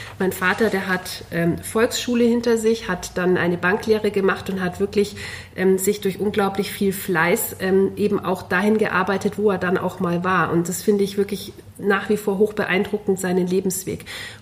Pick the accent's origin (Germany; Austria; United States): Germany; Bavaria; now in Augsburg, Germany; Aber natürlich steckt auch noch viel Allgäuerin in mir.